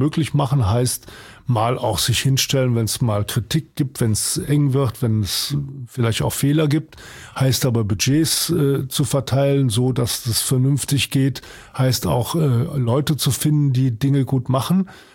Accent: Cologne, North Rhine-Westphalia, Germany; ich als Kölner musste dafür votieren, dass der Vorentscheid in Düsseldorf ist.

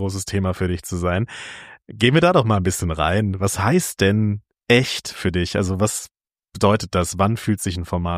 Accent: North Rhine-Westphalia, Germany; Da bin ich durch den Wald meiner Heimat im Sauerland gelaufen

